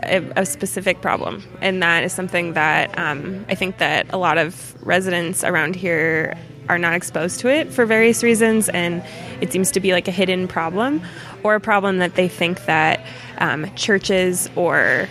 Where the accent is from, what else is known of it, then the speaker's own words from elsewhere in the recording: Alameda, California, United States; I grew up in Alameda, which is next